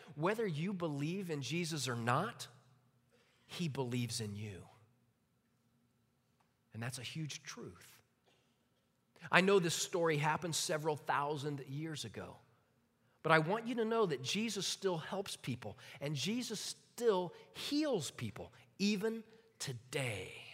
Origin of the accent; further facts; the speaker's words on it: Midwest, United States; You know, I grew up in the Midwest. I spent a lot of my life in the Midwest.